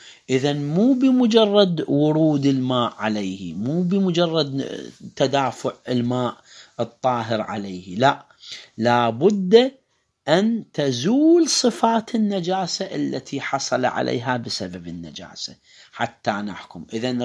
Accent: Karbala, Karbala Governorate, Iraq; عندنا في كربلاء كثير من حمامات

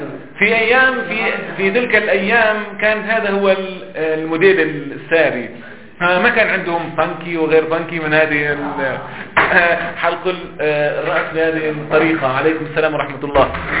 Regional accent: Lebanon; نعم، لا سيما عندنا في لبنان هذا يعد عيبا كبيرا

